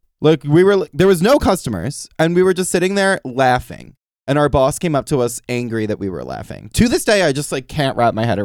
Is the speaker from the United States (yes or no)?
yes; New York, United States; We are from New York. We're